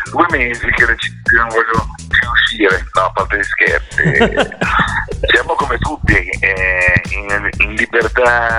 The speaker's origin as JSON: {"language": "Italian", "town": "Genoa", "region": "Liguria", "country": "Italy", "tie": "born there", "said": "io sono nato a Genova, ma per me il mare è una roba che non ha più fondo."}